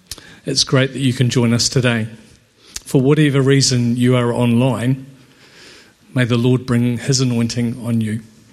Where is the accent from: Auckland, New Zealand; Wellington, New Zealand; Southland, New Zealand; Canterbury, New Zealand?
Canterbury, New Zealand; Christchurch; also born or lived in Balclutha; I was born in Balclutha, primarily raised in Christchurch.